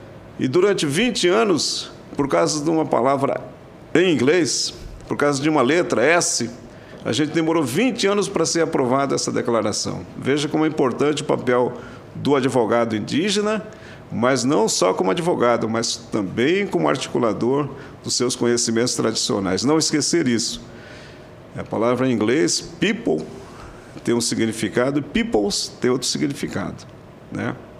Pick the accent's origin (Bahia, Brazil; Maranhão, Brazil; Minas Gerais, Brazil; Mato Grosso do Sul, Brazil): Mato Grosso do Sul, Brazil; Taunay; Eu peguei esse tempo, quando era criança, lá na minha aldeia, em Taunay, Toné, como se diz em francês.